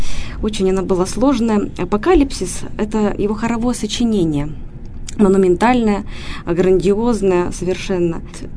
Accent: Berezniki, Perm Krai, Russia; born there; Родилась я в Пермском крае, в городе Березники, который исследователи справедливо называют городом белых берез.

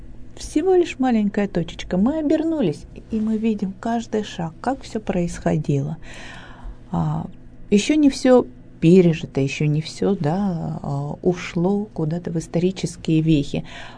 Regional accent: Yekaterinburg, Sverdlovsk Oblast, Russia; born or raised there

